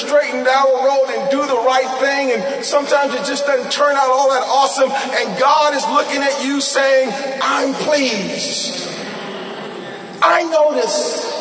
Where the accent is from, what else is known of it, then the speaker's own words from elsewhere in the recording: Wilmington, North Carolina, United States; my wife and I, we went back to my hometown, Wilmington, North Carolina